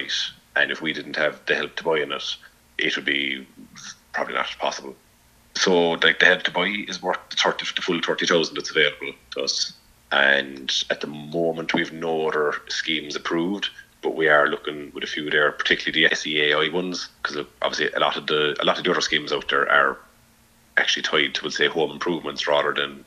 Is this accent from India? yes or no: no; Munster, Ireland; I'm from North Cork and building there in Chamberley Moors in between Mallow and Mitchelstown. And like, I'm from the area